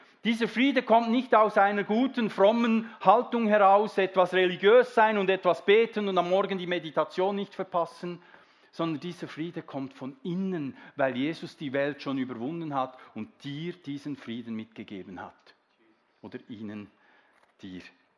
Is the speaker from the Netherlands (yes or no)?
no; Switzerland; ich bin Schweizer, aber ich habe den Pass.